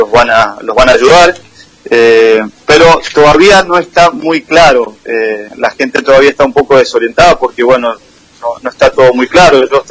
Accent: San Rafael, Mendoza, Argentina; now in Málaga, Spain; que somos sanrafaelinos de Las Paredes también

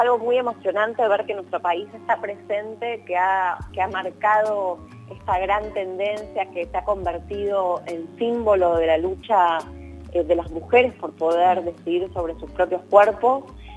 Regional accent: Argentina; como argentina, ya no, como periodista, me emocionó mucho

